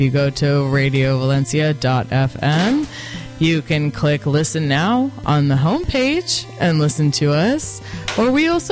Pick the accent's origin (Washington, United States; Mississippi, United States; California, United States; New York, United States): California, United States; maybe it's because I'm from the Bay and I work in the hate.